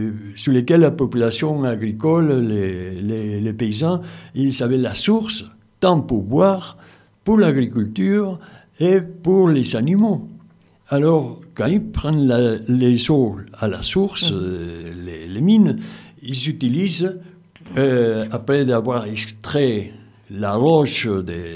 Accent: Puno, Peru; c'est ma région d'origine, la région de Puno, la région de l'Altiplano, la région Quechua Aymara, la frontière avec la Bolivie, là où il y a les lacs Titicaca

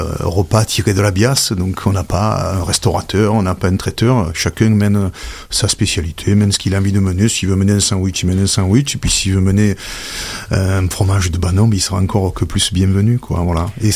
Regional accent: Provence-Alpes-Côte d'Azur, France; c'est vrai que quand on est provençal et qu'on est attaché à sa culture

